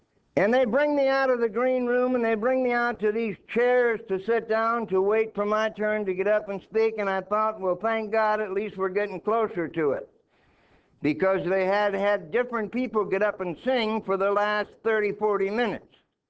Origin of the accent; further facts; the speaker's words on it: Minnesota, United States; But I was born and raised in Minnesota, where it is not uncommon for the temperature to get to 50, 60, 65 below zero wind chill.